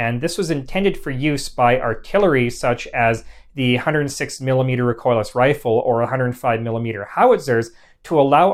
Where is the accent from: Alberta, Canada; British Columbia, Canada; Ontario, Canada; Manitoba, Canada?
Manitoba, Canada; Winnipeg; Winnipeg, Manitoba, my hometown.